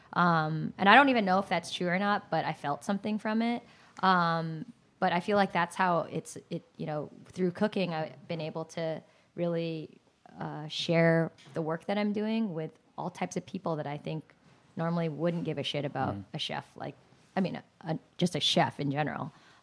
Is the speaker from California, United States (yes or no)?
yes; San Jose, California, United States; so what's it like growing up in San Jose with a big family?